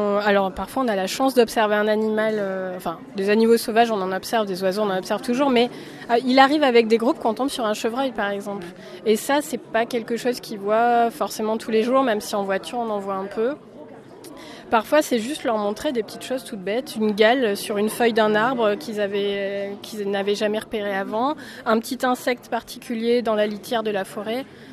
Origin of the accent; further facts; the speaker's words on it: Clermont-Ferrand, Auvergne-Rhône-Alpes, France; now in Corrèze, France; ma mère est corrézienne. Mais moi, je suis née à Clermont-Ferrand. Donc j'ai vécu en ville jusqu'à 20 et quelques années.